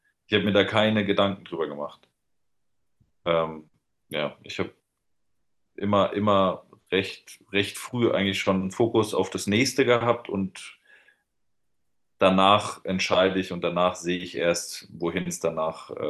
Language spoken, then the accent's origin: German; Dossenheim, Baden-Württemberg, Germany; Ich bin ja kein Heidelberger an sich, ich bin ja Dossenheimer.